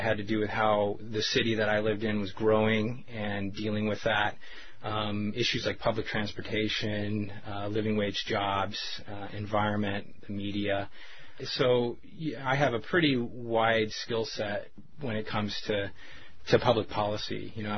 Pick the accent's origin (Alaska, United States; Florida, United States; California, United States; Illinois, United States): Alaska, United States; Wrangell; And I hope to do the same thing here in Wrangell, in my hometown.